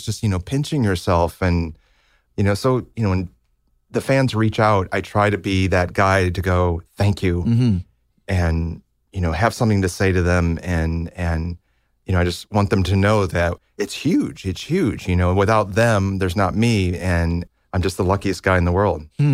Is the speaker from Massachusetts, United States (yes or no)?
no; Libertyville, Illinois, United States; I grew up in Libertyville, which is about 30, 40 minutes north of Chicago.